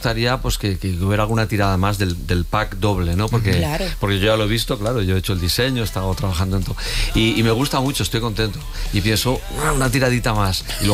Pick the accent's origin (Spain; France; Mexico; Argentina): Spain; Barcelona, Catalonia; Sí, somos de Barcelona los dos y nos conocemos